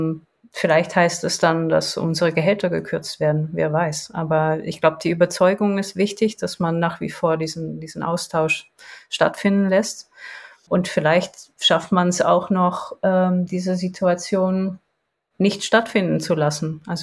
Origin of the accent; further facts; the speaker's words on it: Poland; German is a second language; now in Germany; guck mal, das ist jetzt ein Film aus Polen, der hat einen Oscar gewonnen. Toll, das ist ein Teil von meiner Heimat.